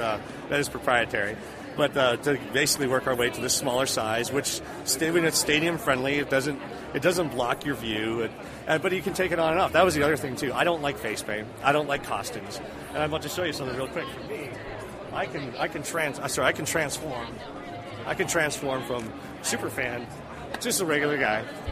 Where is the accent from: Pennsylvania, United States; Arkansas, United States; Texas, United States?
Texas, United States; Wrecking is without the G, like, because we are from Texas.